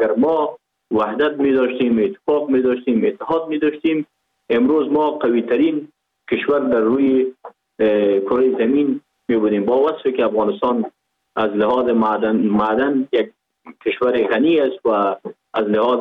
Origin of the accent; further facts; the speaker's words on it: Pakistan; ما در اینجا بزرگ شدیم، در اینجا به دنیا آمدیم، ما در افغانستان چی کنیم؟ ما از افغانستان نیستیم، ما از پاکستان هستیم.